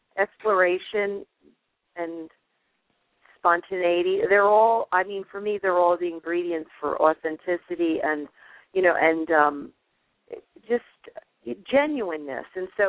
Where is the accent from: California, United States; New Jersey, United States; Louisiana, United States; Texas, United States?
New Jersey, United States; I'll never forget when I moved from North Jersey to the Shore area in second grade.